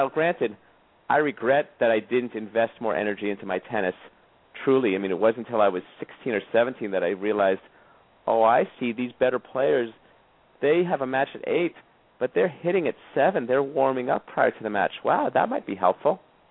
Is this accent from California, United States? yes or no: yes; California, United States; And I was and also growing up in California then, the University of California college system was a big way that churned in a lot of kids from points of public schools like myself.